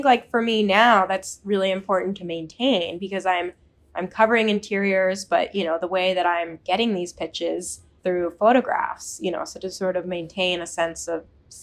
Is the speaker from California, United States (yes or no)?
yes; Berkeley, California, United States; And I think, I mean, growing up, I grew up in Berkeley, so Bay Area, Northern California.